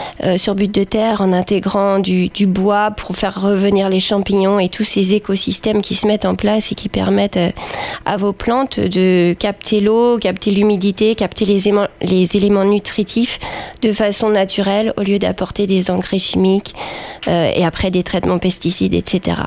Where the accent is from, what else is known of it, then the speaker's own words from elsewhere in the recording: Chanteloup, France; on est cousins et on vient de Chanteloup, du monde agricole. Nos pères étaient agriculteurs.